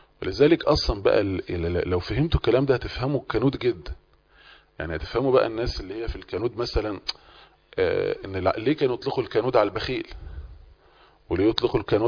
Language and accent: Arabic; Egypt; ما عندناش خيول كتير او ما عندناش ابل كتير كمصريين